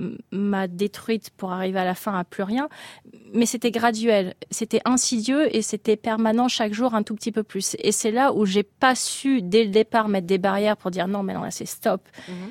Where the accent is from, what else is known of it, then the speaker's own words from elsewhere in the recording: France; c'est quand même si je suis française, indéniablement le plus grand tournoi du monde.